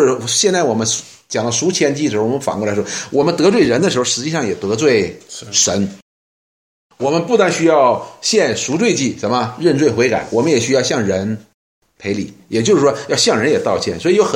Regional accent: China; 就好像我们中国人讲什么，宁可人负我，我不负人

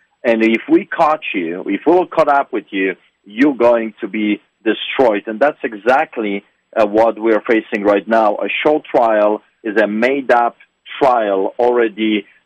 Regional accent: Poland; just like I saw growing up in Poland under the boots of the Soviets.

